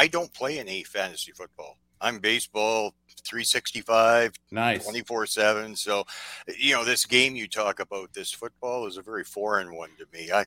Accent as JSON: {"language": "English", "country": "Canada", "said": "I'm Canadian. It's a rule."}